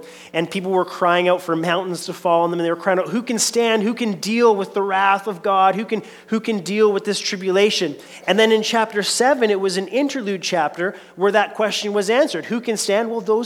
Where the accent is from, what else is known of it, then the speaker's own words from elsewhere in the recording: British Columbia, Canada; Growing up on Vancouver Island, one of the realities of living on the island was that if you wanted to get anywhere, you had to take the ferry